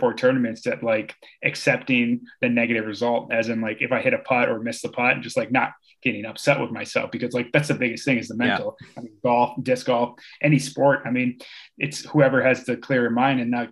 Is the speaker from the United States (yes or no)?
yes; Minnesota, United States; growing up in Minnesota, we had a lot of woods and like the tunnels 20 feet off the TD pad